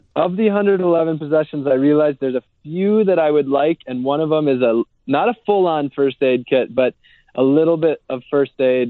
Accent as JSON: {"language": "English", "region": "Wisconsin", "country": "United States", "said": "I'm from Wisconsin, actually."}